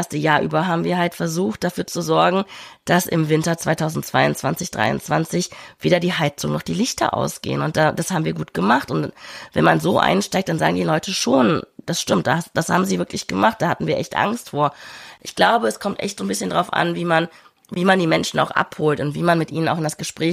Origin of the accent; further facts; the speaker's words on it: Rhineland, Germany; für mich als Rheinländerin